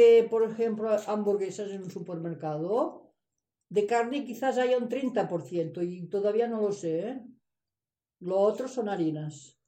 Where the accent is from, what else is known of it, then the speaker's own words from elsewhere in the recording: Catalonia, Spain; moved away; pero yo soy de la Garrocha